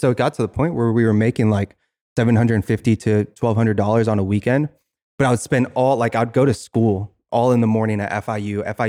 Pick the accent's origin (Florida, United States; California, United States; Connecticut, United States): Florida, United States; now in Texas, United States; No, so I didn't finish school because I came from Florida